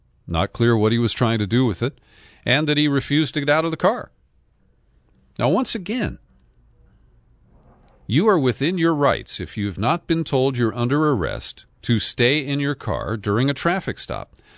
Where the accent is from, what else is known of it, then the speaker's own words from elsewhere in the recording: Cincinnati, Ohio, United States; Number 83 occurred in Cincinnati, my hometown.